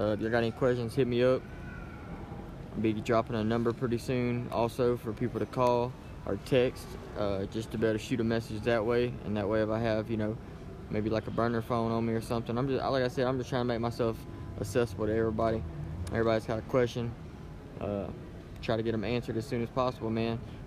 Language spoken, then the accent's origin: English; Louisiana, United States; now in Atlanta, United States; through leaving, you know, my home state, Louisiana, and taking off and coming out here to Atlanta